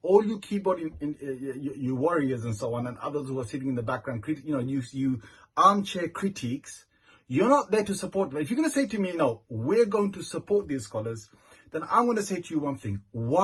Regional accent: United Kingdom; born there; My origin is you know, I'm British born, but my father came from Bangladesh and I do have family over there in Bangladesh.

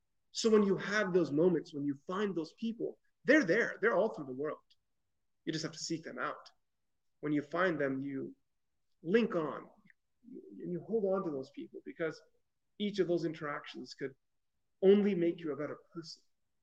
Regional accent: Elizabethtown, Kentucky, United States; born there; Growing up, we were never part of a big Muslim community. I was born in Elizabethtown, Kentucky, right?

